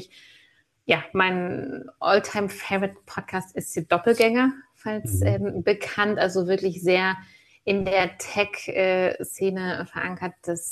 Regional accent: Hamburg, Germany

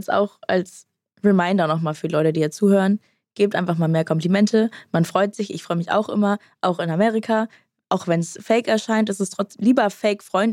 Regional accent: Baltic coast, Germany; Ich war so meistens an der Ostseeküste lang und dann auch mal in der Stadt, aber dann so Lübeck als Stadt, also keine große Stadt.

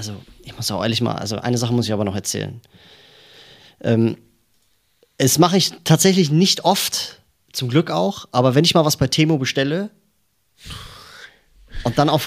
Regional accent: Munich, Bavaria, Germany; bei uns in Bayern unten in München kriegst du das für einen Euro irgendwo aus der Kiste, Alter.

